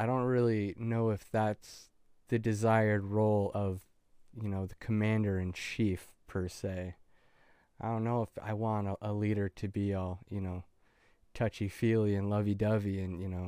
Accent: Canada; I could never vote like that as a Canadian, because we have like a kind of a two-party system.

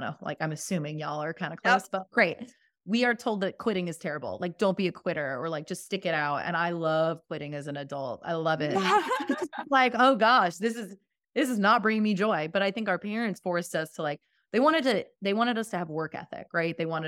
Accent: Florida, United States; I love the water. I grew up in Florida. We don't live near an ocean

